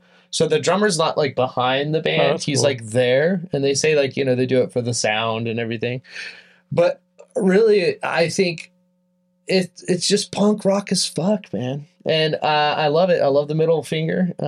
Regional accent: Tehachapi, California, United States; So I'm from Tehachapi, so anyways, I knew this girl, and it was her birthday, and I came down to Bakersfield.

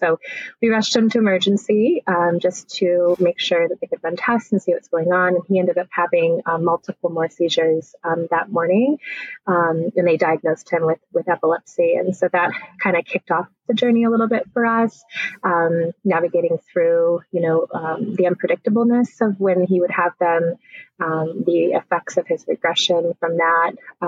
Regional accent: Michigan, United States; now in Indianapolis, United States; I grew up in Michigan near Detroit and moved to Indianapolis in 2007. And I've lived here ever since.

